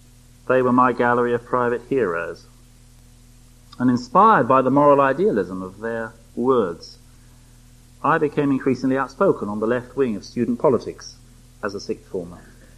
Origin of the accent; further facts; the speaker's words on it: London, United Kingdom; I grew up in the East End of London. At that time, it was still a predominantly white place to live.